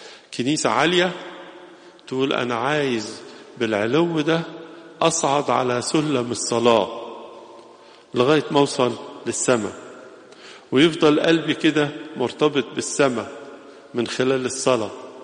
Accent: Egypt; وهذه الوحدة التي تجمعنا كلنا كمصريين

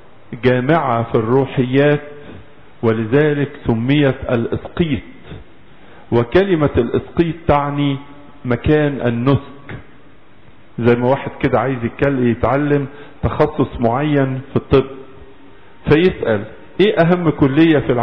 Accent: Egypt; نفتخر كمصريين

